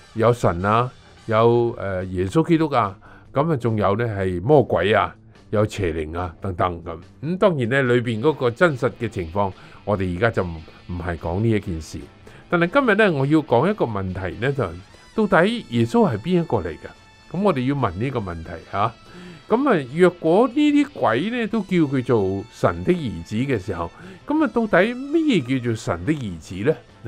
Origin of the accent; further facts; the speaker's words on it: China; 佢哋唔係好似我哋中国人咁埋喺地下㗎喎